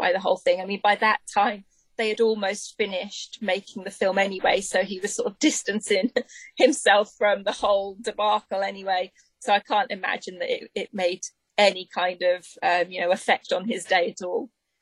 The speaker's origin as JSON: {"language": "English", "country": "United Kingdom", "said": "I'm a Marilyn fan and I'm British and it's a British film and all this sort of stuff."}